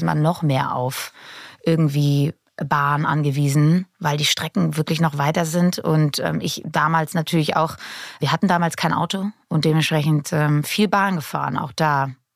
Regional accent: Cologne, North Rhine-Westphalia, Germany; now in Berlin, Germany; Ich bin eigentlich gebürtig aus Köln, lebe aber seit 2019 in Berlin.

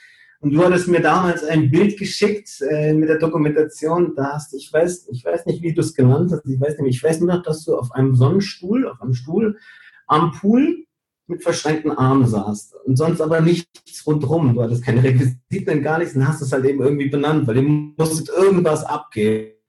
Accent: Canary Islands, Spain; moved away; Ich komme aber ja eigentlich aus Gran Canaria. Wiederum ist aber dort der Bereich, die Gegend, wo ich aufgewachsen bin, die ist jetzt so zugebaut.

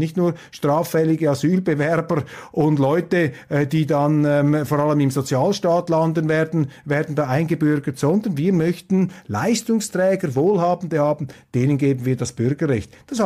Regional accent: Switzerland; da staune ich jetzt etwas als Schweizer

